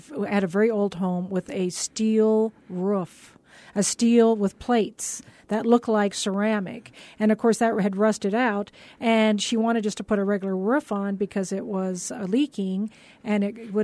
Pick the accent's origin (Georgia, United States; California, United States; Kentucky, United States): California, United States; now in El Paso, United States; And I grew up in Los Angeles, actually Orange County.